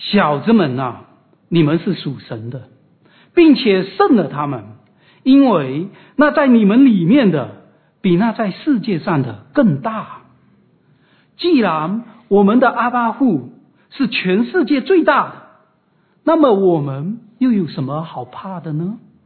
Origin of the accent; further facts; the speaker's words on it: China; 我们中国人有一句谚语啊，家贫出孝子，国乱显忠臣。